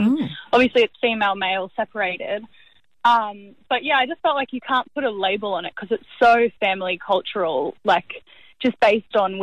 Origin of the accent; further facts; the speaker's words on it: South Korea; also born or lived in Australia; I'm Caucasian Australian, but I did grow up in South Korea.